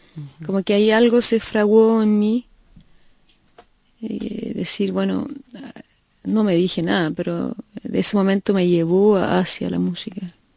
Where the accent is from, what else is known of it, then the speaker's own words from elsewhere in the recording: Concepción, Biobío, Chile; Nací en Concepción, y es una ciudad donde, una zona de Chile, donde llueve mucho, y donde no teníamos televisión